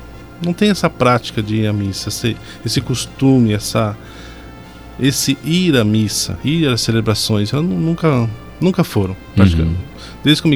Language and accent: Portuguese; Amambai, Mato Grosso do Sul, Brazil; Eu sou natural de Amambai, nascido e criado em Amambai. … meu pai é … A minha mãe, natural de Amambai também. O meu pai é baiano